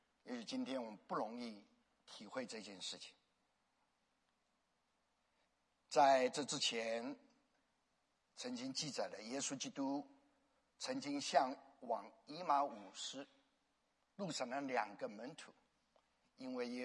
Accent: China; 特别对我们中国人是吧，民以食为天

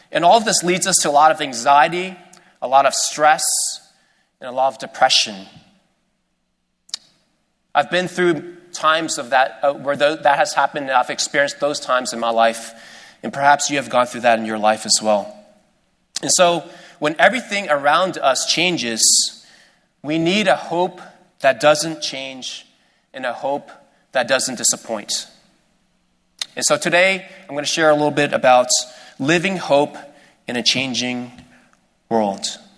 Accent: Houston, Texas, United States; I come from Houston, and so my team is the Houston Rockets

